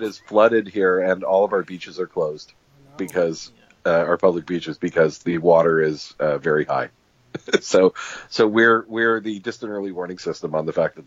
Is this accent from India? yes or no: no; Canada; As a Canadian, that's what I like to ask.